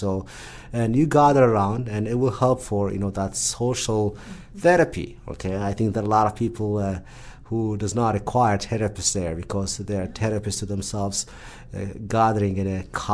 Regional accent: Ethiopia; because I was born, I grew up in Ethiopia.

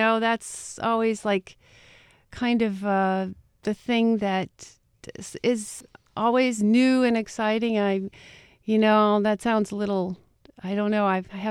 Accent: Toledo, Ohio, United States; I grew up in Ohio, in Toledo, Ohio, and I am from a pretty big, very Greek family, restaurant family.

